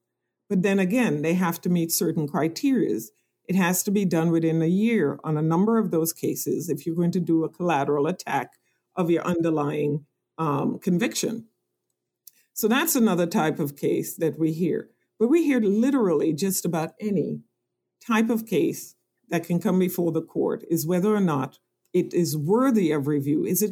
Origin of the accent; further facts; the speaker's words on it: Trinidad & Tobago; born there; I was born in Trinidad and Tobago, so I am an immigrant. I'm not an immigrant descent.